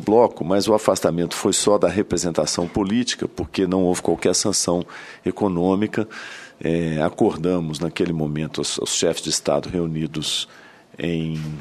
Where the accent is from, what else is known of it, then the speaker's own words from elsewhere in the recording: Minas Gerais, Brazil; do meu estado natal de Minas Gerais